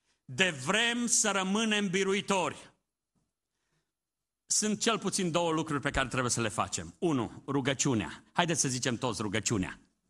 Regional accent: Transylvania, Romania; din satul meu ardelean

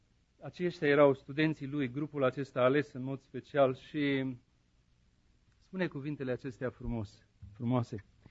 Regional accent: Moldavia, Romania; Eu vin din Bărăgan și din Moldova, unde oamenii sunt mai sărați.

